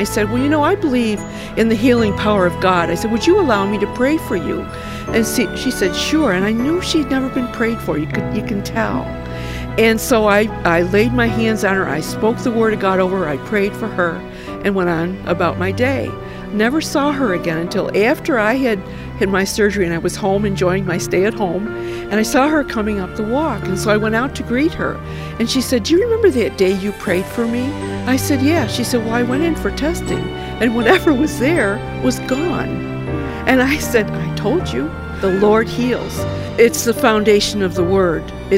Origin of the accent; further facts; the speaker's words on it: Rochester, New York, United States; I'm from Rochester, New York.